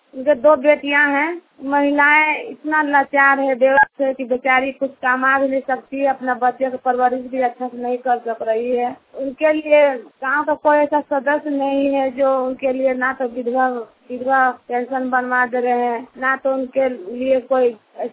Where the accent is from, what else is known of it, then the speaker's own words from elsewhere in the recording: Jharkhand, India; झारखंड से। मैं गांव की एक बात बताना चाहती हूं।